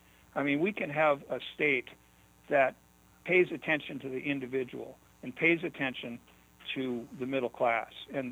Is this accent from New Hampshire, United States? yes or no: no; Eau Claire, Wisconsin, United States; Well, you know, I grew up in Eau Claire.